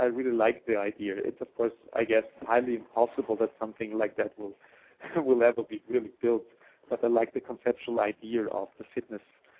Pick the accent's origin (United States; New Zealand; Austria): Austria; English is a second language; So we are from Austria, and a good friend of mine recently started an art project